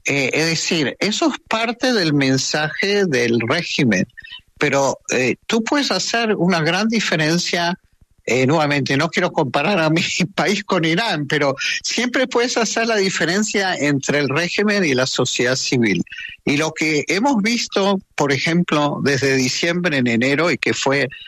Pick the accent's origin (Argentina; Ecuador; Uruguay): Argentina; moved away as an adult; lo digo como judío argentino, ¿no? Yo me mudé aquí hace 46 años